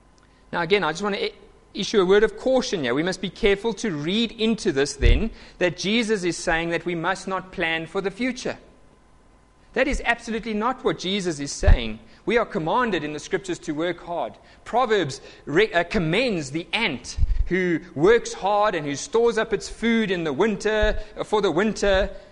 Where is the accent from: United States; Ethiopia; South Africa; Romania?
South Africa; And being South African friendly